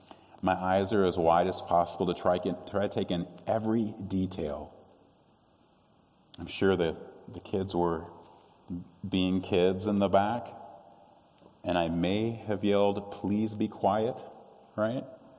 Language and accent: English; Midwest, United States; And I was like, okay, I'm from the Midwest. How bad can this really be?